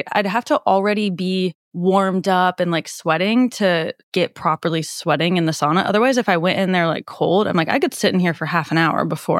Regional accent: Nebraska, United States; Like, I'm from Nebraska.

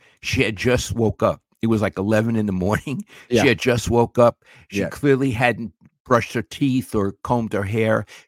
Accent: New York, United States; Because I'm a New Yorker. I'm a quick talker.

